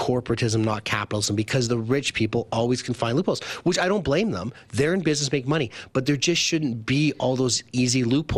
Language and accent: English; Canada; moved away; I come from Canada. And when I came here, I was ignorant.